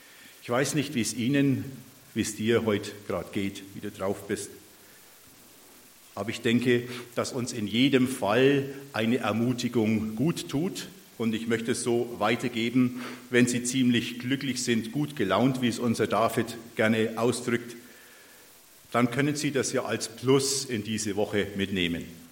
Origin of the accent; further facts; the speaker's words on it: Geroldsgrün, Bavaria, Germany; Wir sind beide aus dem Frankenwald, also Oberfranken, wer es nicht so rausfindet, was Frankenwald ist. Oberfranken, Großgemeinde Geroldsgrün, ist in der Nähe von Bad Steben, das kennt ihr vielleicht im Kreis Hof. Da sind wir her, zuletzt waren wir in Brotzwinden